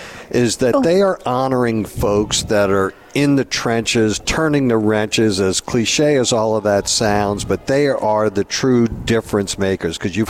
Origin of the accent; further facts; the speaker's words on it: New Orleans, Louisiana, United States; because typically when I tell folks, guys, I'm from New Orleans